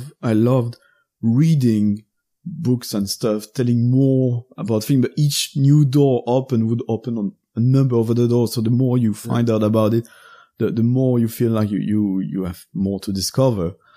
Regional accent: Gosselies, Wallonia, Belgium; Gosley in Charleroi, Belgium, in Wallonia. That's where I grew up.

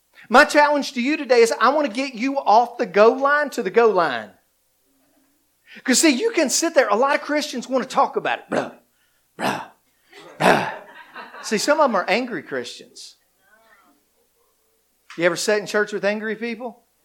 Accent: Bristol, Virginia, United States; So when I was a teenager, I grew up in Bristol, Virginia, Bristol, Tennessee.

